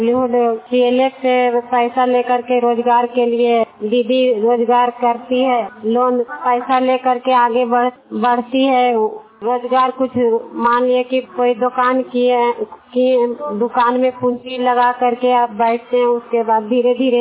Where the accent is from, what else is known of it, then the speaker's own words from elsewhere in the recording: Harnarayanpur, Bihar, India; हर नारायणपुर के रहने वाली हूँ।